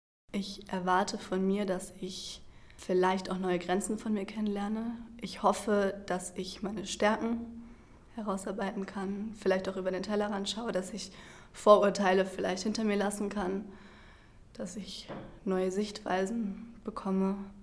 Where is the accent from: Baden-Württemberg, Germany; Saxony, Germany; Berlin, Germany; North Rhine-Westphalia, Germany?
Baden-Württemberg, Germany; Freiburg; ich komme aus Freiburg